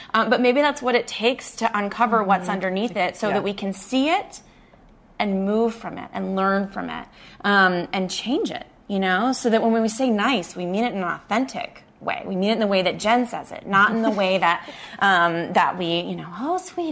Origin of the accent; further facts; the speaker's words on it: the South, United States; Like, I'm from the South, and I've heard people be all kinds of sweetie, honey